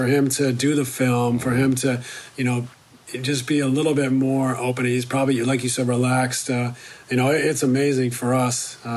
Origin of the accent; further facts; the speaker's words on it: Canada; I went to where I grew up in Canada. Junior high was grades 8, 9, 10.